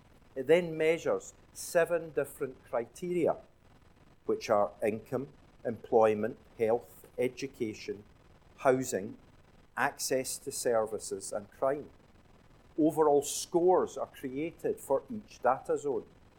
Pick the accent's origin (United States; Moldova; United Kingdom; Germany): United Kingdom; Glasgow, Scotland; As most of you, if not all of you now, know, I come from the West, from Glasgow.